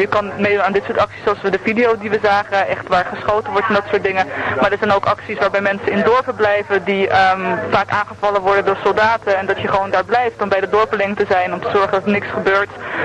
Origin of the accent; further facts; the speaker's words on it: Netherlands; Want dat is iets wat mij als Nederlander echt vaak verweten werd toen ik daar woonde.